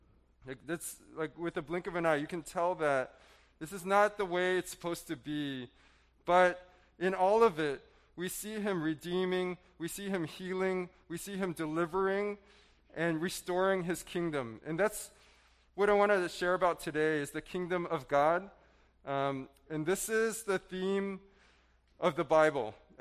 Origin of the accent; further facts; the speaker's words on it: Chicago, Illinois, United States; also born or lived in Portland, Oregon / India; We're from originally from Portland, Oregon, but I did grow up in Chicago. Glenbrook North, Spartans.